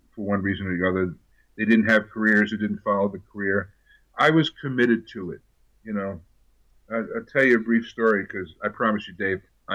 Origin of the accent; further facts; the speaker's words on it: New York, United States; That was the turning point of my life. Is growing up in New York, there were heavy, you know, comedians.